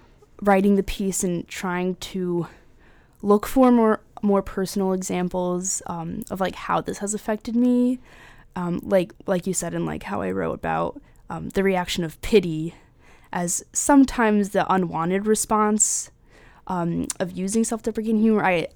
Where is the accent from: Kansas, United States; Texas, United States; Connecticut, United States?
Connecticut, United States; I'm from Connecticut originally.